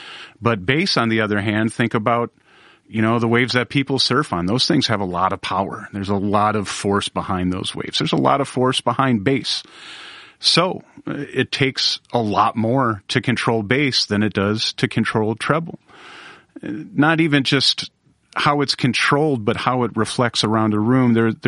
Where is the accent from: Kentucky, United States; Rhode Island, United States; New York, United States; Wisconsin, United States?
Wisconsin, United States; Milwaukee; cool stuff that's going on around Nashville and in my hometown of Milwaukee and really beyond.